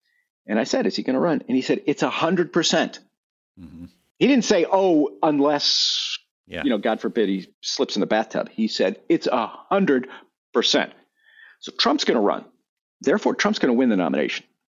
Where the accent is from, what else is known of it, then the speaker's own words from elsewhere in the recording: Texas, United States; Growing up in Texas, we saw this every day.